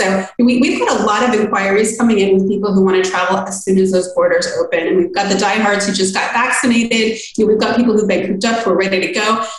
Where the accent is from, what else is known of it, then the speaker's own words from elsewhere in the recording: United States; I grew up in the States. I spent summers in Greece.